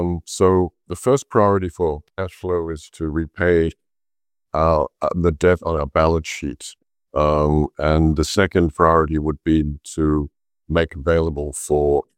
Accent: Australia; being an Australian

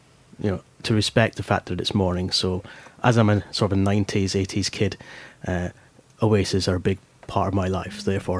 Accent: Scotland, United Kingdom; I'm Scottish.

